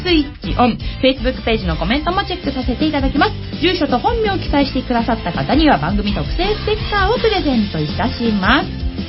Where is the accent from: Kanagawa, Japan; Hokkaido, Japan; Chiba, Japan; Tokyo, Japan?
Kanagawa, Japan; Kashimada; 私ゆうゆう鹿島田の出身でね、子供の頃から櫓の上で盆踊りの太鼓を叩いてきたわけです。